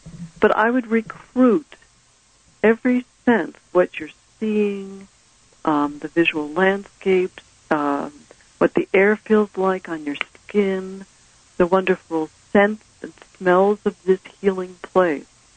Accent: New York, United States; but I'm from New York, and I grew up with Bloomingdale's that had very narrow, you know, alley passages

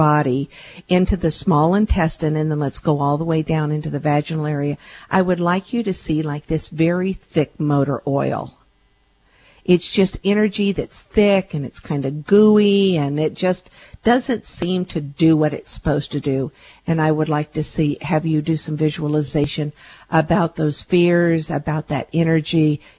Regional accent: Texas, United States; I'm from Texas, and I miss that southern draw

